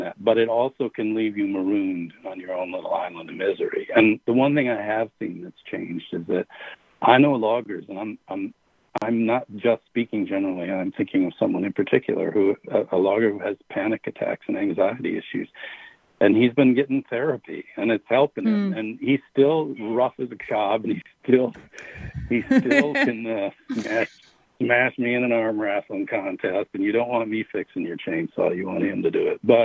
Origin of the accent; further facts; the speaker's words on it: Wisconsin, United States; And I was born in Wisconsin Rapids, but when I was 2 years old, Dad switched careers and bought a farm up in Chippewa County, Wisconsin, north of New Auburn, Wisconsin.